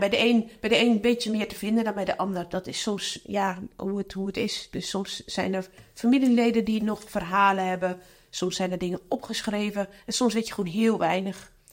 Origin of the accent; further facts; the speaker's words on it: Leiden, South Holland, Netherlands; Ik kom uit Leiden eigenlijk.